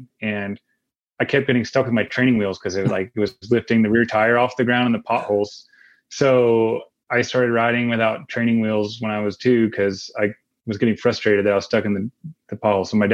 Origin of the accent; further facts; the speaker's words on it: California, United States; So I grew up in Northern California, kind of near the Santa Cruz Mountains.